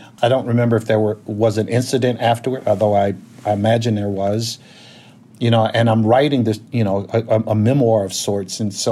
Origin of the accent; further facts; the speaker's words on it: Alabama, United States; remind me of what it was like growing up in Alabama when George Wallace was governor.